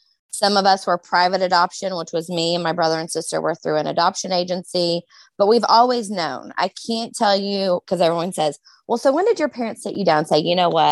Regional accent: Edmond, Oklahoma, United States; I'm from Edmond, Oklahoma.

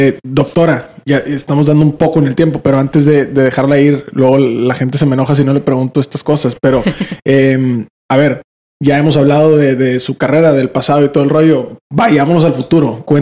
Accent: Monterrey, Nuevo León, Mexico; sobre todo para quienes somos acá de Monterrey, de Nuevo León, pero en México en general también

